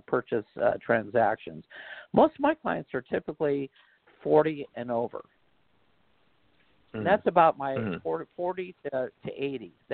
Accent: California, United States; I moved from the South Bay to the Inland Empire out in Temecula for quite a long time, and then I moved back. But I saw a lot of people from South Bay, actually a lot of people I grew up with out here

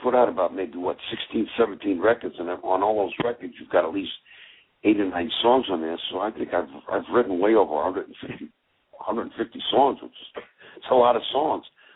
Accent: New York, United States; And I was from New York, so I knew what snow was all about.

